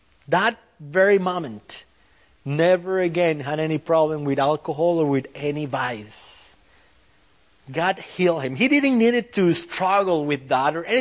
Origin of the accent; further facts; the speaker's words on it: Costa Rica; And that was my family growing up in Costa Rica. A rough neighborhood with a rough life.